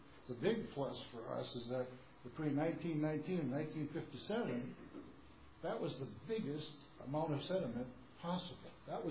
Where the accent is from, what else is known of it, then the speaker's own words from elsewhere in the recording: Detroit Lakes, Minnesota, United States; I grew up in Detroit Lakes, near Detroit Lakes.